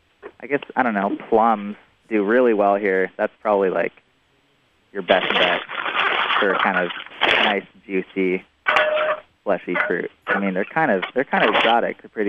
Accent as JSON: {"language": "English", "town": "Seattle", "region": "Washington", "country": "United States", "tie": "born or raised there", "said": "Well, I grew up in Seattle, but my travels took me to Hawaii, Mexico, Costa Rica."}